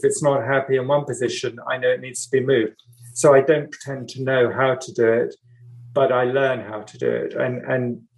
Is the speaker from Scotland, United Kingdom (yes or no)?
no; South East England, United Kingdom; born there; I was born in Sussex, but my family goes back.